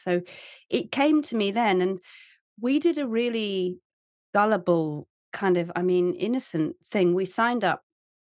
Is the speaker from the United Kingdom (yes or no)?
yes; South West England, United Kingdom; So I grew up in Cornwall by the coast, but I didn't really learn properly to swim at school.